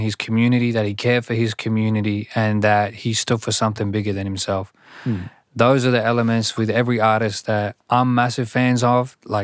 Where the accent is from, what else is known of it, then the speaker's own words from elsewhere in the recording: Sydney, New South Wales, Australia; For me, growing up in Southwest Sydney at a time where it almost felt like your culture was not celebrated, your culture was not cool, your language was not celebrated, your language was not cool.